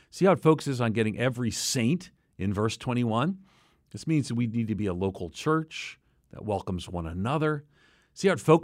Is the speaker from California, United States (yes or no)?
no; Long Island, New York, United States; when I grew up, where I grew up on Long Island, that we'd go to church on Christmas and Easter, just Christmas and Easter